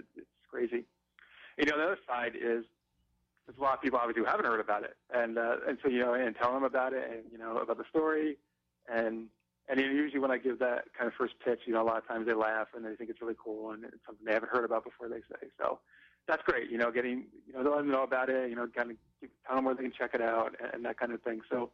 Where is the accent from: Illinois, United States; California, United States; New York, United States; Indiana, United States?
New York, United States; since New York State is my hometown, that's still the one I really love going to.